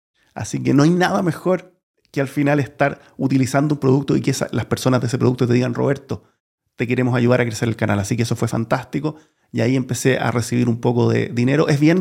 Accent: Chile; now in Switzerland; Bueno, yo soy chileno, si es que no te has dado cuenta por mi acento. Trato de ocultarlo mucho, de cambiarlo. Sé que en Chile tenemos un acento horrible que en Latinoamérica a veces ni se entiende.

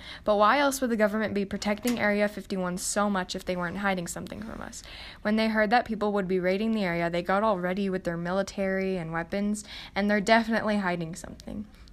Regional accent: New Mexico, United States; I'm actually from New Mexico, and I've been to Roswell.

